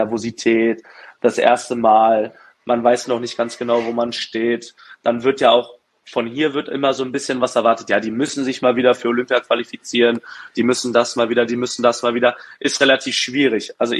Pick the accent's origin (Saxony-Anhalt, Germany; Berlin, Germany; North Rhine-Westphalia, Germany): Berlin, Germany; Dann 2018 der Weltcup in Berlin, in meiner Heimat.